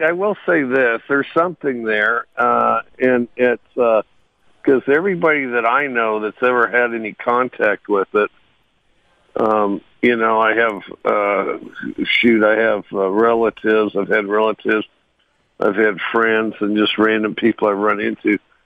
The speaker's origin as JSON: {"language": "English", "town": "Cody", "region": "Wyoming", "country": "United States", "tie": "born or raised there", "said": "I grew up in Cody, Wyoming."}